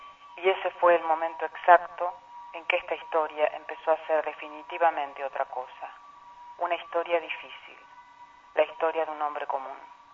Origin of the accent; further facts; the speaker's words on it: Argentina; soy periodista argentina